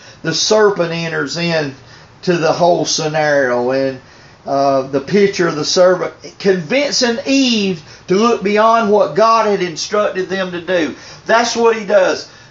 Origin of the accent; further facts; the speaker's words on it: the South, United States; I'm from the South now. Listen, we rebel yell, all that redneck and stuff. I didn't know no better. I grew up that way. You know, behind all that flag stuff, I didn't look at black and white just as a Southern boy.